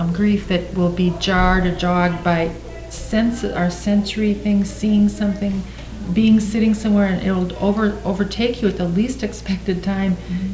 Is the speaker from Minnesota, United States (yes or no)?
yes; Minnesota, United States; I'm from Minnesota, and some of you that may know Minnesota may know of the ARC Retreat Center near Cambridge, Minnesota.